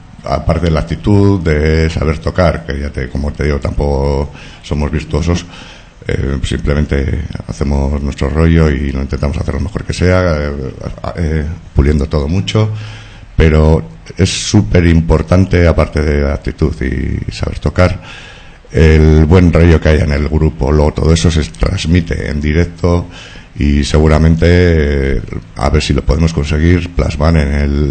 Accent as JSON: {"language": "Spanish", "town": "Barakaldo", "region": "Basque Country", "country": "Spain", "said": "Hacemos rock igual que ellos y somos de Baracaldo"}